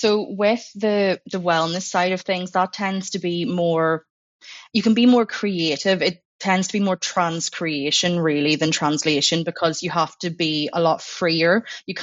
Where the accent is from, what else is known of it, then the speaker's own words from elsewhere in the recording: Northern Ireland, United Kingdom; my native variant is UK English because I'm from Northern Ireland.